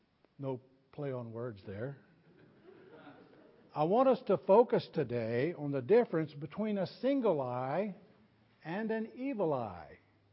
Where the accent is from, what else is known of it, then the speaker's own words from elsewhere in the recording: the South, United States; I'm from the South, after all.